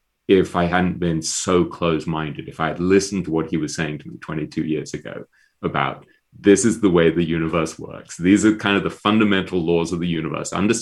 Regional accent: England, United Kingdom; I'm an English intellectual snob by training and nature.

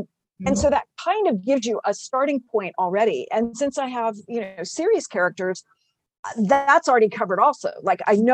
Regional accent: Texas, United States; now in Virginia, United States; I grew up in South Texas, so snow is not a thing I ever did.

